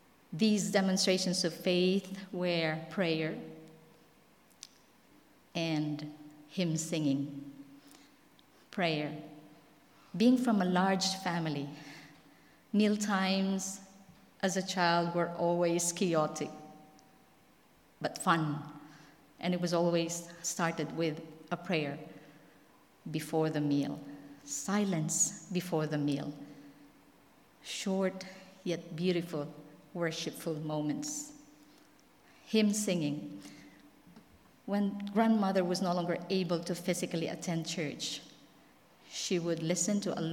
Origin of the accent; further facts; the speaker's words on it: Philippines; now in Worthing, United Kingdom; I came from the Philippines originally.